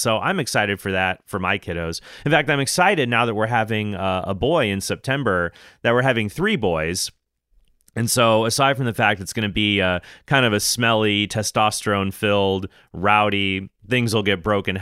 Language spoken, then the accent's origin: English; Phoenix, Arizona, United States; I remember growing up in Phoenix, and I was friends with Catholic families that had 10 or 11 or 12 kids.